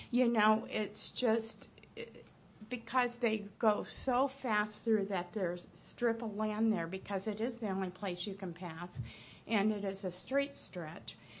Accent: Missouri, United States; I am a country girl. I grew up here in Taney County, and I have always been a farm girl.

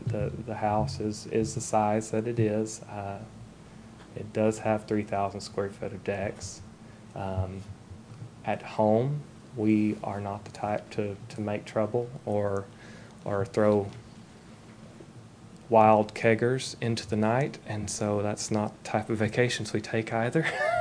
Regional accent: Arkansas, United States; We're from Northwest Arkansas, so we're up here in Branson a lot in this area.

